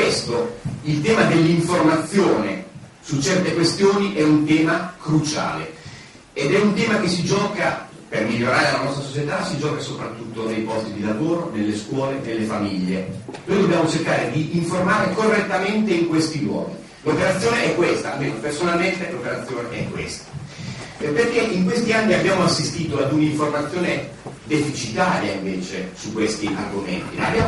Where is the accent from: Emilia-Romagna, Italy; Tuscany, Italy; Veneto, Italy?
Emilia-Romagna, Italy; now in Sicily, Italy; Io da 17 anni che svolgo la mia professione qua in Sicilia, ma vengo dall'Emilia Romagna.